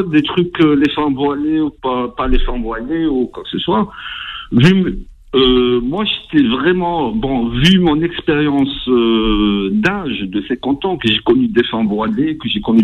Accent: Algeria; je ne les ai pas en tant qu'Algérien.

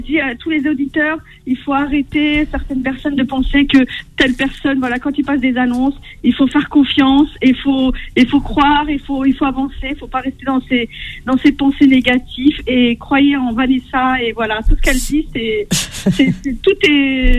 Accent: France; born there; Nous, on est du côté de Tlemcen. Hein. Moi, je suis née en France, mais voilà, nos origines, c'est ça.

